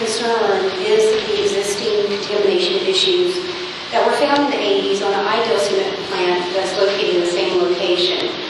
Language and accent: English; Wilmington, United States; I was raised in Wilmington as well. I care a lot about this community.